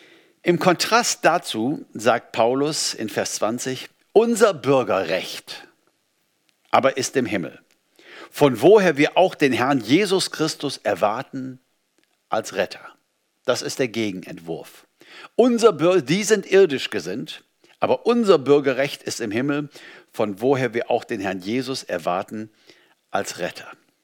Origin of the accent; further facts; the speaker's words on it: Germany; Ich meine, ich bin Deutscher, ich lebe in einem Land, irgendwie als Fremder, aber irgendwie doch nicht.